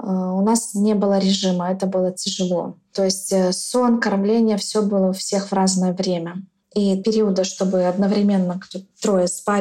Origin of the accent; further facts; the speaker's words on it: Belarus; Мы из Беларуси.